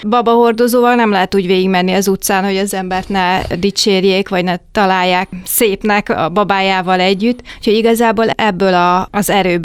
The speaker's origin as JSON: {"language": "Hungarian", "town": "Pécs", "region": "Baranya", "country": "Hungary", "said": "de hát én pécsi vagyok"}